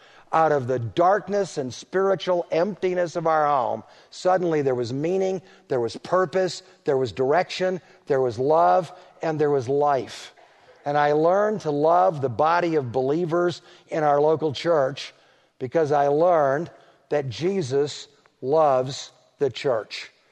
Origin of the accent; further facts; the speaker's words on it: Detroit, Michigan, United States; Baptist church built a new building not far from where I grew up in Detroit.